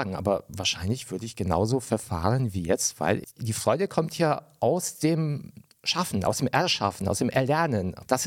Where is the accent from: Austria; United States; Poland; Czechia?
Poland; now in Germany; Ich bin in Polen geboren worden, dann kamen wir nach Deutschland.